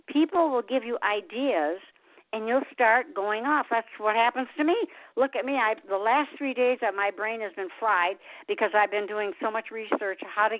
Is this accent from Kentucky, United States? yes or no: no; Michigan, United States; I'm from Michigan.